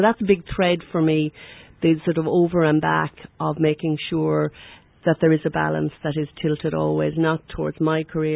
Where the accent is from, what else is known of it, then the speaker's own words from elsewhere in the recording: Enniscorthy, County Wexford, Ireland; now in New York, United States; I feel very proud to be a Wexford woman. I mean, I'm from Enniscorthy, the town of Enniscorthy